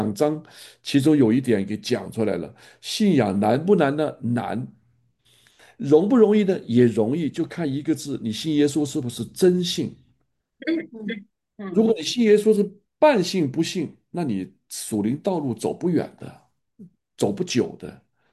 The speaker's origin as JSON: {"language": "Chinese", "country": "China", "said": "那我们中国人民解放军看着对方脱光光，我们就低个脑袋不敢看他的嘛。"}